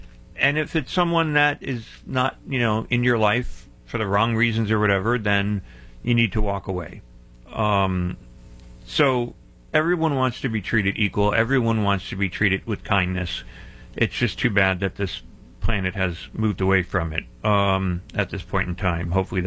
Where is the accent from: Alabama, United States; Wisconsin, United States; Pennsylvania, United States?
Pennsylvania, United States; and I miss those times of growing up in Pennsylvania where, you know, I can go fishing and hiking and so on and so forth.